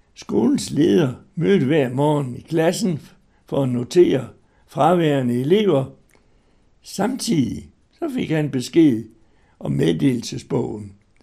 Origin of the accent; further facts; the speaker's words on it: Horsens, Central Denmark Region, Denmark; og jeg er født den 7. august 1922. Og jeg er født her i Horsens. Min barndom, den starter jo sådan set i Nørretorv.